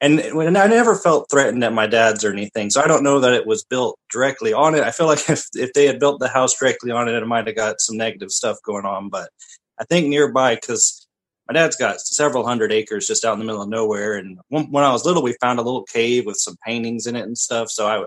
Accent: Oklahoma, United States; I am from Mays County, Oklahoma, a tiny little nothing county.

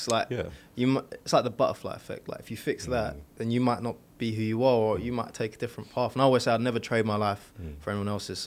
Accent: London, United Kingdom; born there; So I was born in South London, Jamaican dad, British mum. It's like 99% of South London, I feel like.

